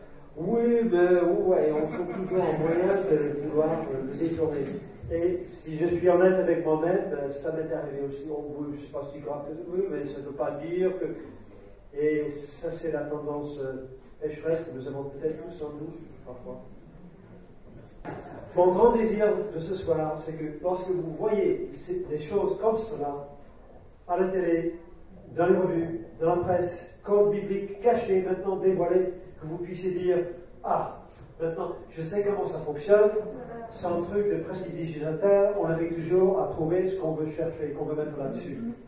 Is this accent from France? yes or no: no; United States; J'avais 18 ans, j'ai grandi aux États-Unis